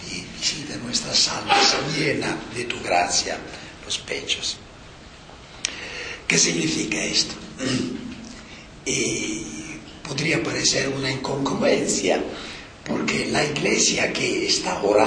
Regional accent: Marche, Italy; En mi región, yo soy de Italia Central, de las Marche, recuerdo que cuando era un niño había esta costumbre, ahora todo ha cambiado.

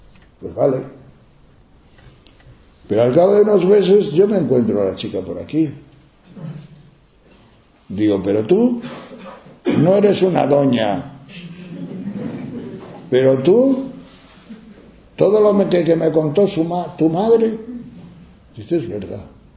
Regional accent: Tejerina, Castile and León, Spain; Nosotros, yo vengo de Tejerina.

